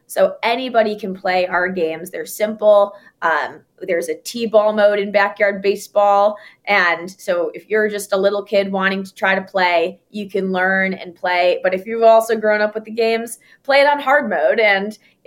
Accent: Chicago, Illinois, United States; Chicago. Yeah, I'm from Chicago. I went to Northwestern.

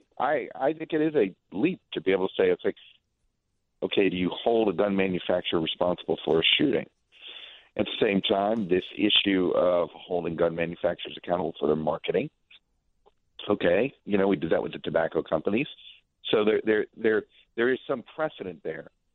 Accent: Miami, Florida, United States; I grew up in Miami, and hockey just wasn't a sport down there.

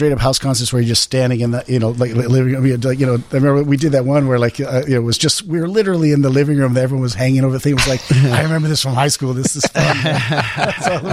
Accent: Hawaii, United States; because I grew up in Hawaii, then also like Vietnam, Japanese stuff.

